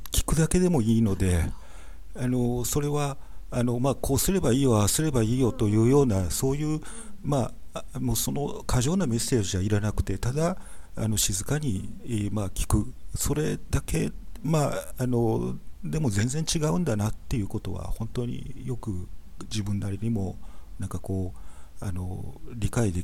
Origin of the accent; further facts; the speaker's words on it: Osaka, Japan; 私自身は大阪出身で被災者ではないので、